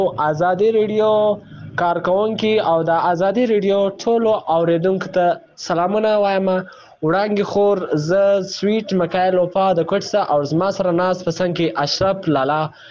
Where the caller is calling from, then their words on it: Pakistan; زه دا ټیم د پاکستان نه درسره یم.